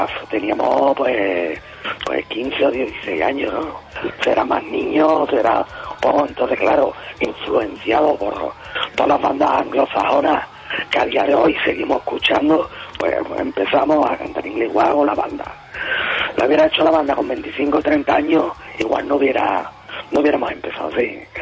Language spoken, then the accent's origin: Spanish; Andalusia, Spain; accent: Andalusian; Había temas que lo que se prestaban para usar nuestro dialecto en muchas partes, palabras que usamos aquí en Andalucía, lo hemos hecho, ¿sabes?